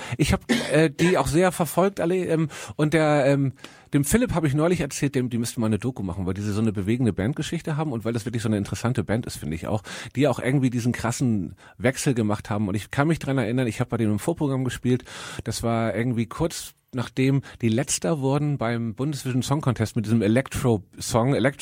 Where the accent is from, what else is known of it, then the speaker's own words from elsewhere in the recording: Hamburg, Germany; Ich bin ja Hamburger.